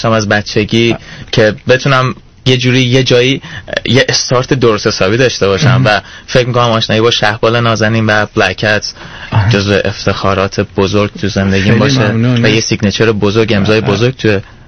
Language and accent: Persian; Iran; moved away; من خوشبختانه فارسیم خیلی خوبه. من 2 سالم هست از ایران اومدم.